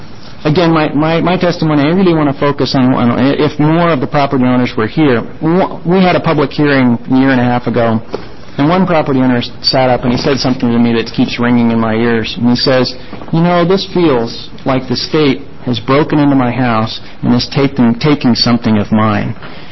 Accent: Portland, Oregon, United States; now in Hermiston, United States; You know, I grew up in the Portland area, and I moved to Hermiston when I was 25

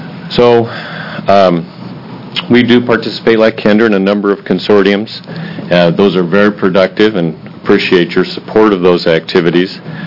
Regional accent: McMinnville, Oregon, United States; I am from McMinnville, Oregon.

